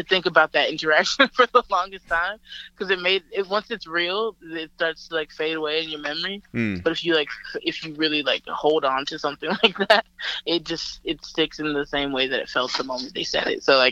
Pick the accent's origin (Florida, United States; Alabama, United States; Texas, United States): Alabama, United States; Montgomery; from my hometown is Montgomery, there's like 3 cases for the, like, the past 3 weeks.